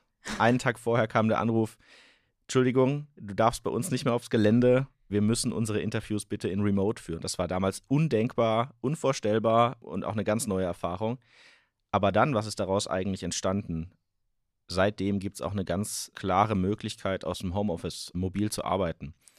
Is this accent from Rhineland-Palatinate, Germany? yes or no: yes; Rhineland-Palatinate, Germany; born there; bin 30 Jahre alt, bin gebürtiger Rhein-Hesse, komme aus der Nähe von Mainz